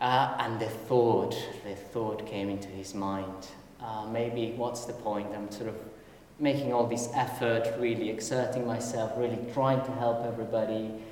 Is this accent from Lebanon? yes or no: no; Mexico; So, I'm from Mexico originally